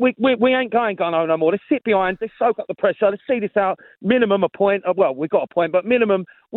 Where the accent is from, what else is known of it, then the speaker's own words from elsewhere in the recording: Croydon, London, United Kingdom; I'm from Croydon, mate, and I'm surrounded by Millwall and Palace fans and Chelsea fans giving me stick.